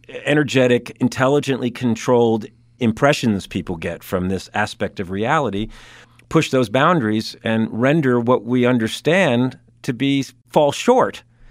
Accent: New York, United States; I'm a New Yorker. I'm camping up at 8,000 feet.

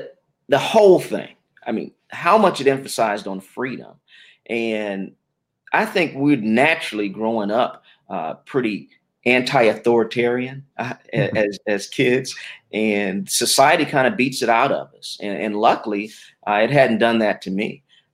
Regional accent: Detroit, Michigan, United States; Well, I was born in Detroit, Michigan, native there, middle class background.

